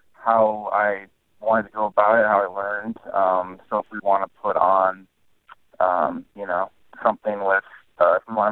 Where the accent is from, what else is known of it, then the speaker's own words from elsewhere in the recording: Cedar Rapids, Iowa, United States; you know, I grew up in Cedar Rapids. I love Cedar Rapids. I love Iowa.